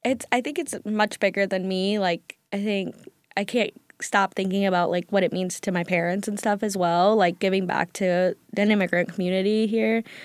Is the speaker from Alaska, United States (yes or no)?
no; Sterling, Illinois, United States; So I'm fully Mexican. I grew up in Sterling, Illinois, though, which is a northern Illinois, small rural town. But I grew up speaking Spanish in the house.